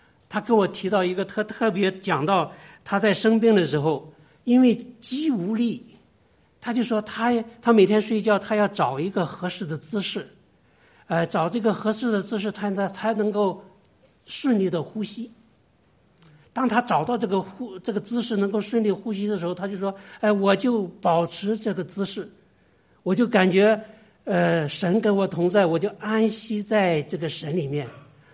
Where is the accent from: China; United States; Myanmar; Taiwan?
China; Northeast China; 我们是东北的嗑，唠嗑其实就是祷告的意思哈。